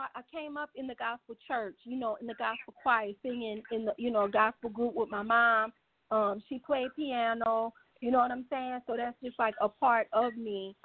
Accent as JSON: {"language": "English", "town": "New Orleans", "region": "Louisiana", "country": "United States", "lives_now": "Atlanta, United States", "said": "Yes, I am from New Orleans. I live in Atlanta"}